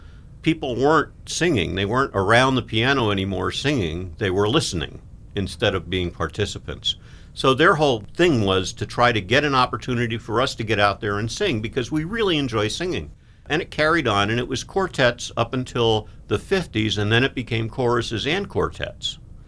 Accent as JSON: {"language": "English", "region": "Wales", "country": "United Kingdom", "said": "in Plymouth there were a lot of Welsh people, and Welsh people love to sing, and I'm Welsh."}